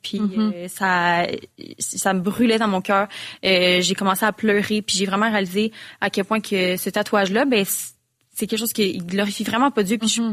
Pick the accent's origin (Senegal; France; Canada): Canada; Quebec; c'est quelque chose que on le sait en tant que Québécois